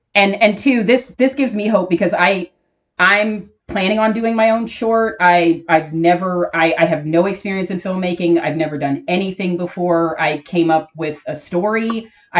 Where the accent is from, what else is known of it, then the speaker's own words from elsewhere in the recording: Cincinnati, Ohio, United States; We're so being from Cincinnati, we're so excited that this is getting so much traction